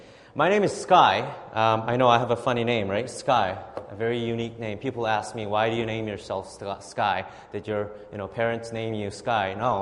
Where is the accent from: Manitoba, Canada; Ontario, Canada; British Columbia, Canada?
British Columbia, Canada; Vancouver; I grew up in Vancouver East Side, so I'm like, this area is my hood. You know, my mom still lives in the area.